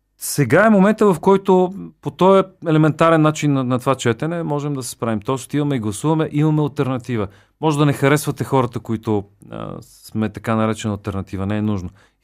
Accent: Sofia, Sofia City, Bulgaria; born there; Със същия успех, нали, аз имам заслуга, че съм роден в София.

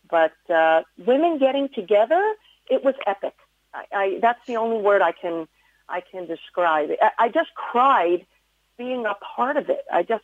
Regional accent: New York, United States; accent: New York; I was hoping I lost my New York accent, but I guess I haven't.

